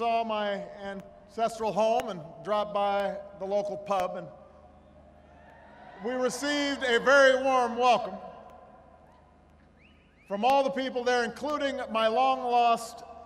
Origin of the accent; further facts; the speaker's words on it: Chicago, Illinois, United States; back when I was first running in my hometown of Chicago. Because Chicago is the Irish capital of the Midwest.